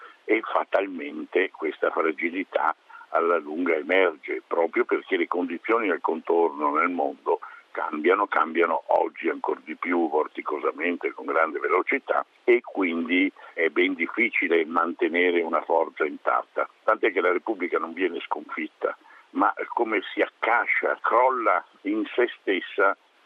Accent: Venice, Veneto, Italy; Io ho un difetto, sono veneziano

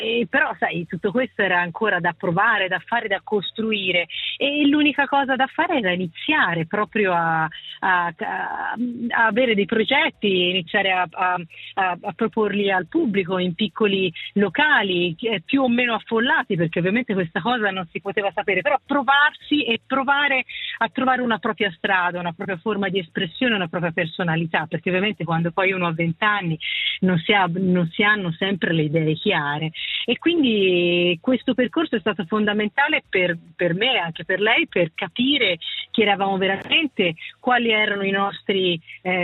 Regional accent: Florence, Tuscany, Italy; born there; siamo nate a Firenze tutte e due, quindi abbiamo proprio frequentato la Firenze di quegli anni.

